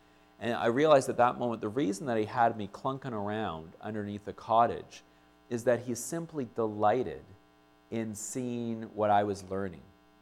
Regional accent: Winnipeg, Manitoba, Canada; Growing up in Winnipeg, we had a family cottage that was owned by my uncle in Lake of the Woods, which has to be one of the most beautiful areas in northern Ontario.

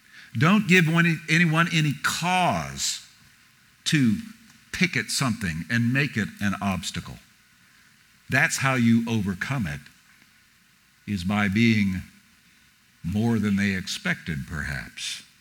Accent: New York City, New York, United States; Set in my hometown, New York City, in 1957, when I was 3 years old. And I was not a member of a gang, but I lived just a few streets over from where this thing takes place.

